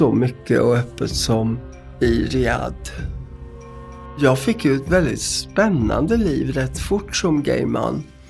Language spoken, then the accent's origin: Swedish; Gävle, Gävleborg County, Sweden; born there; Jag föddes i Gävle 1956.